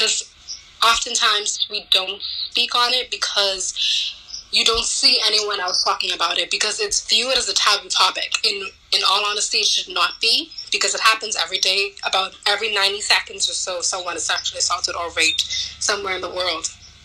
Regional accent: Nassau, New Providence, Bahamas; I'm a recent graduate of Central State University, and I'm from Nassau, the Bahamas.

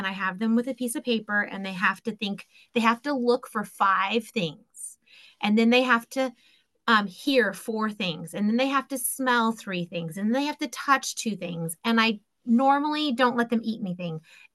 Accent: California, United States; I have lived and I grew up in Central. So I have been on all areas of California.

